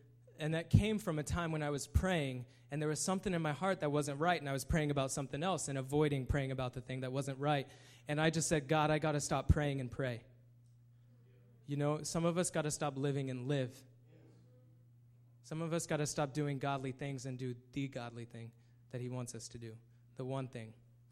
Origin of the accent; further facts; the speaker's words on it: Kansas, United States; I'm from Kansas. You think that we have a yellow brick road and that... And every time I tell everybody I'm from Kansas